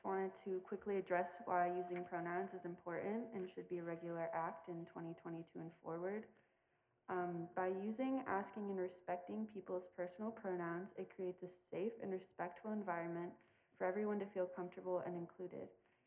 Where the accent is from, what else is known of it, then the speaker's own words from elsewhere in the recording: Utah, United States; I grew up in Utah, and I didn't know what climate change was for a really long time.